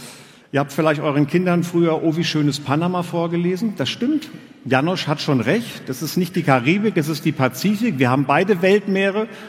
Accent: Frankfurt, Hesse, Germany; born there; Ich bin gebürtiger Frankfurter. Als Frankfurter ist man stolz auf seine kleine Skyline am Main.

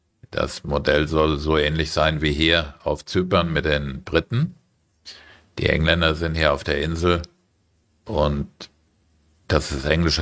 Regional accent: Frankfurt, Hesse, Germany; zum Beispiel ich ja als Frankfurter sowieso.

